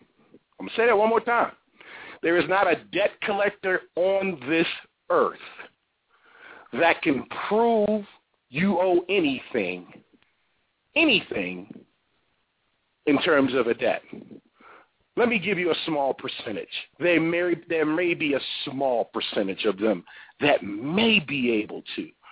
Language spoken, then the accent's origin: English; New York, United States; I grew up in New York, and I grew up around a lot of Dominicans and Hispanics, Puerto Ricans, Dominicans, and Cubans, okay?